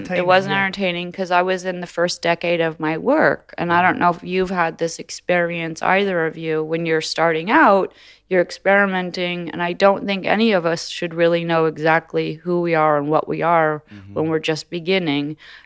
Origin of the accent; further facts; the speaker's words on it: Los Angeles, California, United States; guess because I'm such a punk brat from Los Angeles, no one inspired me whatsoever. And I never would I grew up in Los Angeles as a baby